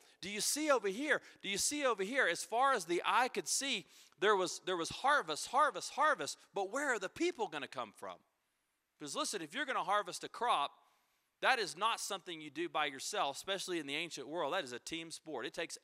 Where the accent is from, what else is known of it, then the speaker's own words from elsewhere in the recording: United States; I'm from America, you know, and of course, in Siberia, they're like, who is this guy?